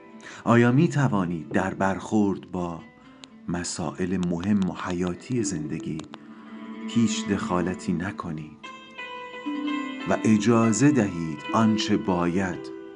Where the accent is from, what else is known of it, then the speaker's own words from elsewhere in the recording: Iran; ما ایرانی هستیم